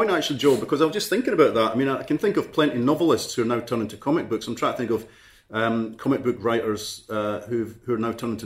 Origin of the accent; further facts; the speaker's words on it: Scotland, United Kingdom; I come from Fife, which is a tiny wee bit of Scotland